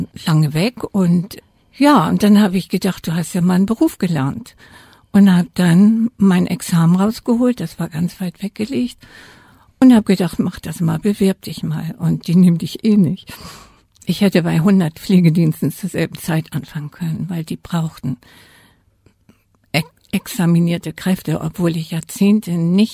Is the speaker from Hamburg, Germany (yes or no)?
yes; Hamburg, Germany; also born or lived in Mecklenburg; ich bin aufgewachsen im Hamburger Westen und meine allerersten Lebensjahre habe ich in Blankenese, da wo Hamburg am schönsten ist, verbracht, weil im Krieg kamen die Leute, die Familie, nach Mecklenburg, da bin ich geboren, und nach dem Krieg kamen wir sozusagen als Flüchtlinge nach Hamburg.